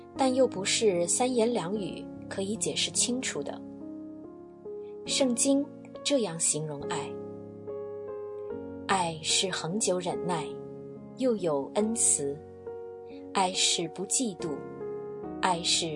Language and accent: Chinese; Hong Kong; 我在香港出生，在一个家教颇严的中产家庭成长。